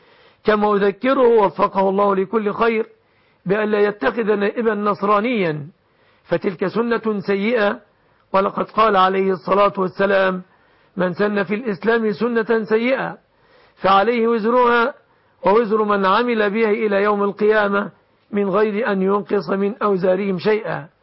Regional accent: Egypt; أن يحفظ بلادنا مصر

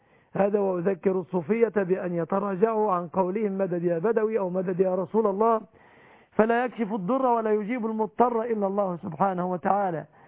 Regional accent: Egypt

